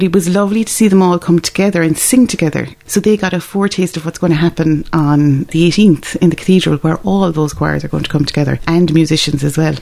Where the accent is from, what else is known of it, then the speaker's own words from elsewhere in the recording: Castleisland, Munster, Ireland; Castle Island is something I was always doing because I'm from Castle Island.